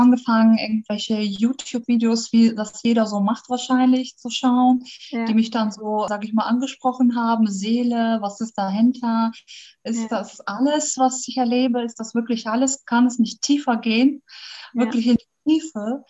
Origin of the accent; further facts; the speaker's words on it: Russia; now in Bremen, Germany; Ich lebe in Bremen. Ich komme eigentlich aus Russland und lebe seit 20 Jahren in Deutschland.